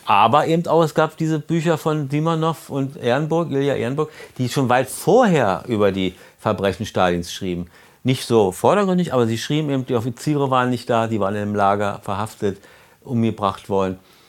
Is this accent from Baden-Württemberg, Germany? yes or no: no; Berlin, Germany; Draußen in der DDR, wie wir immer als Berliner sagten, war das gehackt.